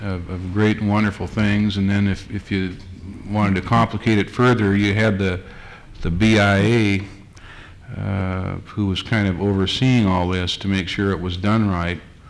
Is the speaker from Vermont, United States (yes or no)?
no; Oregon, United States; I was born and raised in Oregon, so I've been in Alaska a lot, but I was never raised there.